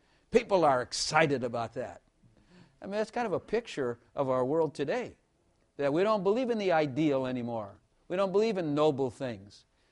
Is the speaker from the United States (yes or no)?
no; Ireland; Just poor white Irish trash. I was glad I'm Irish. Irish trash. And that's what it is. We grew up in trash.